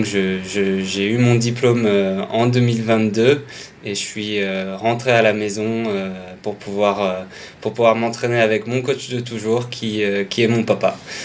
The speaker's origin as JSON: {"language": "French", "town": "Toulon", "region": "Provence-Alpes-Côte d'Azur", "country": "France", "tie": "born or raised there", "also_born_or_lived": "United States", "said": "Je suis originaire de Toulon, où j'ai grandi jusqu'à la fin du collège."}